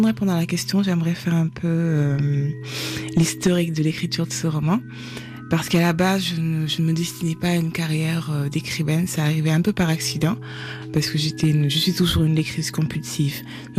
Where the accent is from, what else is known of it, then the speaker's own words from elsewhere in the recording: Dakar, Senegal; moved away as an adult; J'ai été biberonnée à la culture poulard, à celle wolof. Je suis née et j'ai grandi à Dakar jusqu'à ma majorité. Je suis venue ici où j'ai vécu une décennie.